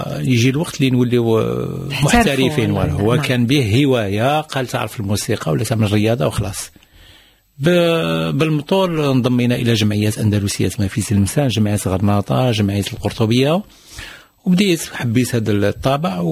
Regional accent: Algeria; احنا معروف عندنا في الجزائر كل مواسم العيد من السبعينات اللي كنا صغار

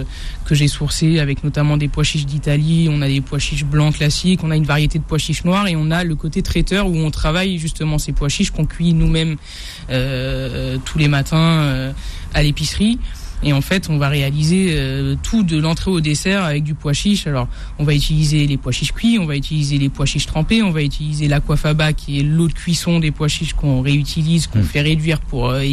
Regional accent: Nice, Provence-Alpes-Côte d'Azur, France; moi, j'ai des origines méditerranéennes, un peu sicilienne du côté de ma maman, arménienne du côté de mon papa, mais je suis né à Nice et j'ai vécu à Nice et j'ai commencé mon apprentissage à Nice

